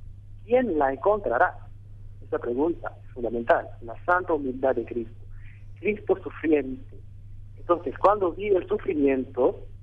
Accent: Rwanda; Yo vengo de Ruanda. Ruanda es un país donde hubo genocidio el año 94. Murieron más de 1 millón de personas en 3 meses. Yo estaba destruido. Era muy pequeño, muy niño.

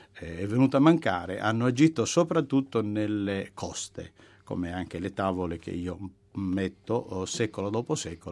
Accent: Sardinia, Italy; now in Rome, Italy; sono sardo di origine, sono praticamente trapiantato tra virgolette qui a Roma ormai da 40 anni, sono sposato da 33 anni e vivo, diciamo, qui proprio, però il mio cuore sta sempre in Sardegna

